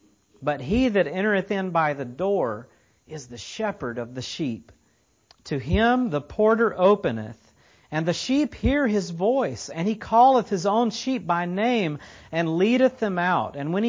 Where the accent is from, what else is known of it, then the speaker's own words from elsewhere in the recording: Tulsa, Oklahoma, United States; We're all from Tulsa, Oklahoma.